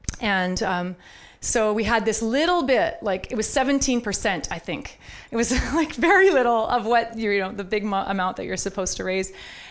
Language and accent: English; Saskatchewan, Canada; We're from Saskatchewan. Wheat's a big deal in Saskatchewan.